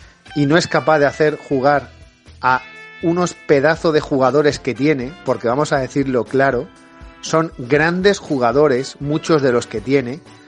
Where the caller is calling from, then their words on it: Madrid, Community of Madrid, Spain; de Madrid. Muy decepcionado.